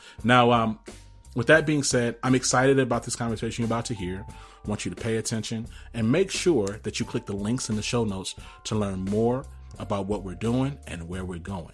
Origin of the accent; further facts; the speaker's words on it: Rome, Georgia, United States; born there; I don't know if I talk to a lot of Georgia folks. I was born in Rome, Georgia.